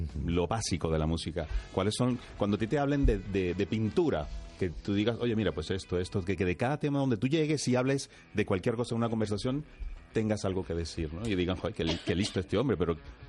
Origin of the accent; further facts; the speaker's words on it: Cádiz, Andalusia, Spain; Yo soy, aunque no parezca, yo soy gaditano, soy de Cádiz. Y tengo el flamenco en la vena